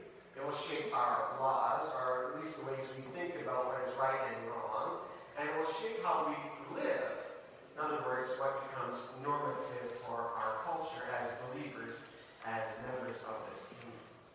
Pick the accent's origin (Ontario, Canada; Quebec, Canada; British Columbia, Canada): Ontario, Canada; Niagara Falls; I am, for instance, a Canadian citizen. I have a Canadian passport. I was born in Canada, Niagara Falls to be specific. I grew up in Canada, and I've always lived in Canada. I like being a Canadian.